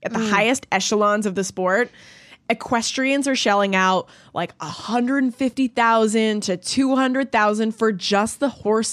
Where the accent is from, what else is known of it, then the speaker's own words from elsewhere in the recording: Canada; now in United States; I'm Canadian, full disclosure. I'm not even American. I can't even vote.